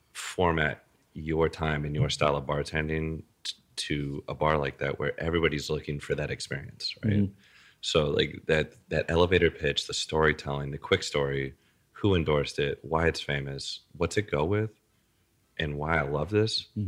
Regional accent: West Coast, United States; now in New York, United States; Growing up on the West Coast, you hear all the time about, like, the service industry and the hospitality of New York City

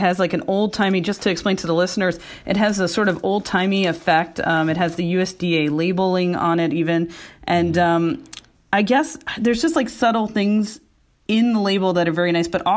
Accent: Brooklyn, New York, United States; I grew up on Hebrew National beef salami, the old school thing. I'm a very Brooklyn born, raised person.

